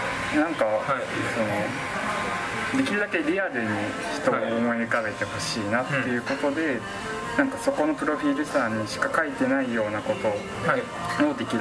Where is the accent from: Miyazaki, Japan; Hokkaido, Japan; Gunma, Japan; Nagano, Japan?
Gunma, Japan; born there; 群馬生まれで92年生まれです